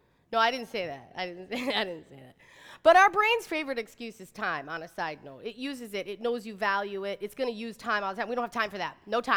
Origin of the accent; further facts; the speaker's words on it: Detroit, Michigan, United States; I'm from Detroit. I know I seem really Southern.